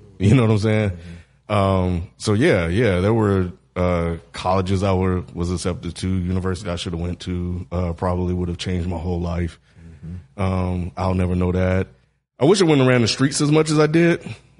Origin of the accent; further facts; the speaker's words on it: Mississippi, United States; I seriously think growing up in Mississippi, being racist, that if I would have taken high school a little bit more serious, who knows where my life would have been?